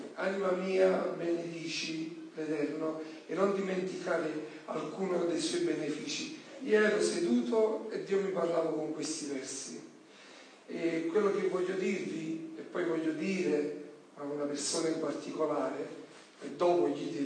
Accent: Boscoreale, Campania, Italy; come ho detto, vengo dalla provincia di Napoli, Boscoriane

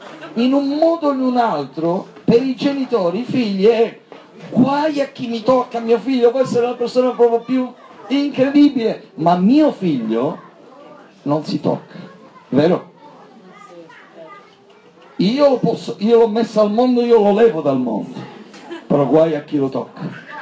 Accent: Catania, Sicily, Italy; Io vengo da Catania, lavoro molto nei quartieri a rischio, i quartieri un po' come Scampia, sapete, questi quartieri tipo quartieri spagnoli, eccetera, eccetera, questi quartieri molto pesanti da un certo punto di vista, molta delinquenza

